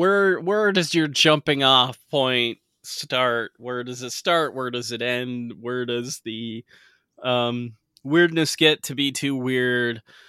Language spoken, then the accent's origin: English; Woodstock, New York, United States; I don't want to think about the Owl Man running a bed and breakfast in my hometown, but every time that I go there, I have to think about that.